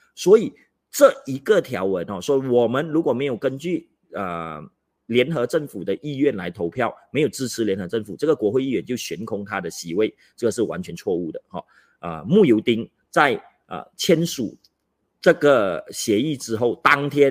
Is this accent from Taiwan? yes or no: no; Johor, Malaysia; 他去到柔佛丹庸 BI 我的家乡助选的时候